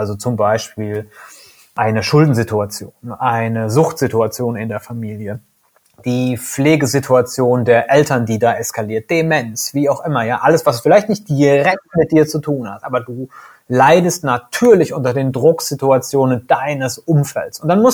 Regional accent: Siegen, North Rhine-Westphalia, Germany; now in Cologne, Germany; Ich lebe und arbeite in der Domstadt, komme aus Südwestfalen, aus Siegen ursprünglich.

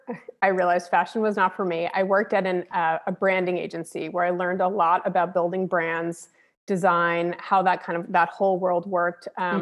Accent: New York, United States; So I am from New York. I originally grew up in Long Island.

